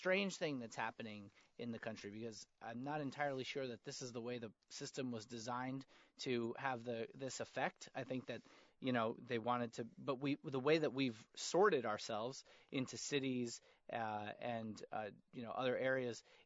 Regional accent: New York, United States; Like you said, I'm a New Yorker.

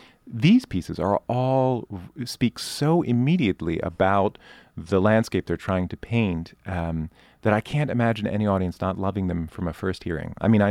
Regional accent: Philadelphia, Pennsylvania, United States; I grew up in the Philadelphia area, so I'm trying.

